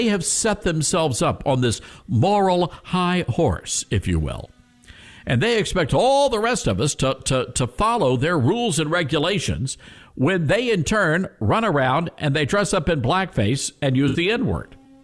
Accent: Deep South, United States; I grew up in the Deep South, but I think we share the same values with a lot of folks there in Maine.

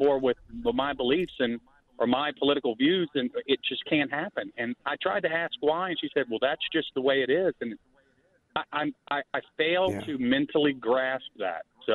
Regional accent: United States; he is still my president because I'm an American.

